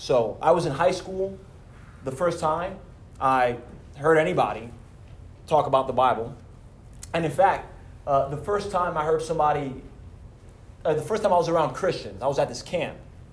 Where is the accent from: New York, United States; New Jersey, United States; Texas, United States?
New York, United States; So like Ben was saying, I am from New York. I hate the Yankees. Big Red Sox fan.